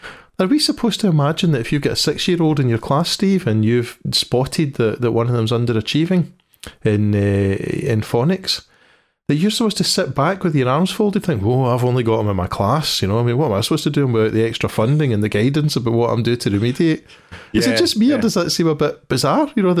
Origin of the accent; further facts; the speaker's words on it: Scotland, United Kingdom; How do I know that? Because I'm a Scot.